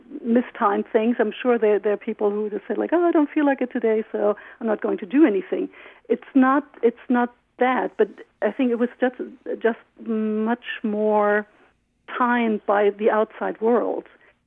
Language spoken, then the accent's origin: English; Germany; I always thought of myself as not procrastinating much, because I grew up in Germany